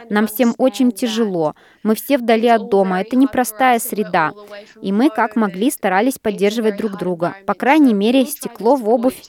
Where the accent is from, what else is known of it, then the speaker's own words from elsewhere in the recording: Australia; Температура понижалась до -35, а я приехала из Австралии.